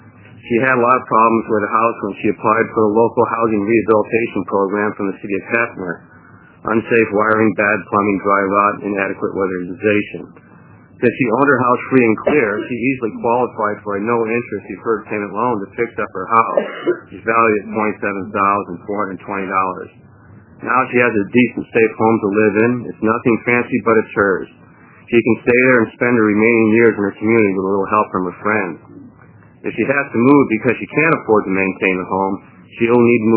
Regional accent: Brownsville, Oregon, United States; I'm from Brownsville, Oregon.

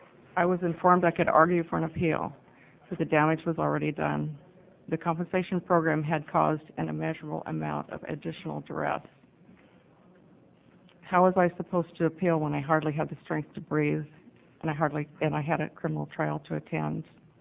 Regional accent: Oregon, United States; I am from Lane County.

